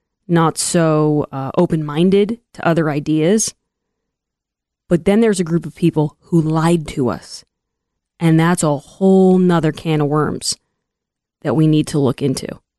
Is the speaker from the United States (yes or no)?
no; Ireland; I'm a pretty forgiving person. I really don't hold a grudge, especially for being an Irish woman.